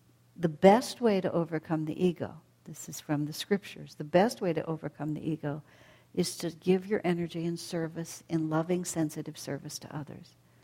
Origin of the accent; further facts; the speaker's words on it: United States; I'm just not an African man. I'm an American woman.